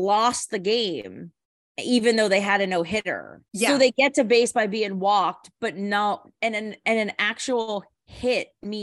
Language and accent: English; Summit Hill, Pennsylvania, United States; also born or lived in Philadelphia; Like I'm from Summit Hill and I'm from Philly. I am. Like I've lived almost equal amounts in both places.